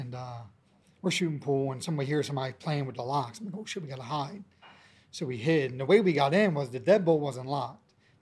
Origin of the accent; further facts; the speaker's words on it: Baltimore, Maryland, United States; But I mean, growing up in Baltimore, there was crime, you know, like had guns pulled on me, been shot at when I was younger.